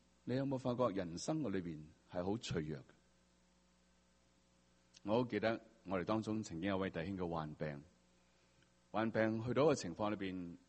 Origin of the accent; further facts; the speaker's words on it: Hong Kong; 在我们香港人士都说，我什么都不信，我信我自己